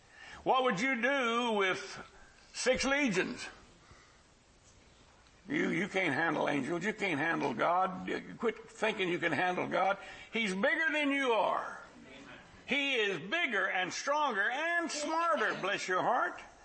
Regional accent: San Antonio, Texas, United States; And I would tell them, I'm from San Antonio where the sun spends the winter.

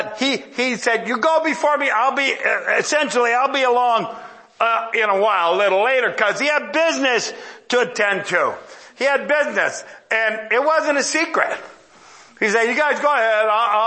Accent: Ohio, United States; I'm from Ohio, but I'm pretty sure that's not a compliment.

